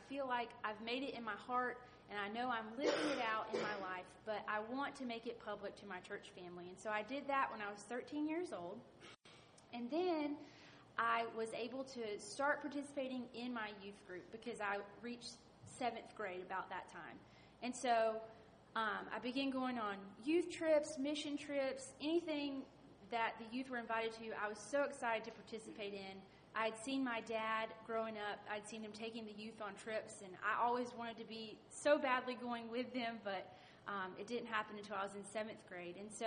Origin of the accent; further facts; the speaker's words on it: Pine Level, North Carolina, United States; also born or lived in Raleigh; I was born in Raleigh, North Carolina at Rex, and I grew up in Pine Level, North Carolina, a super small town. Near Smithfield, and I lived there for about 9 years.